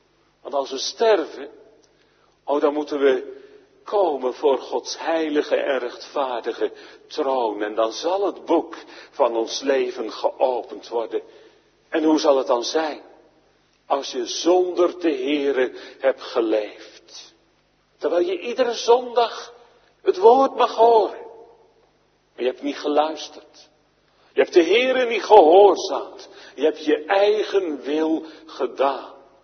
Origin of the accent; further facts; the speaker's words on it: Zeeland, Netherlands; ik ben zelf een Zeeuw en wij Zeeuwen, wij hebben altijd een probleem met de G en de H.